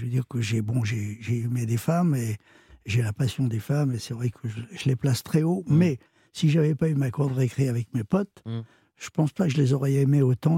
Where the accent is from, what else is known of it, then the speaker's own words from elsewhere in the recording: Paris, Île-de-France, France; Vous savez, moi, je suis un Parisien. Je suis né à Paris.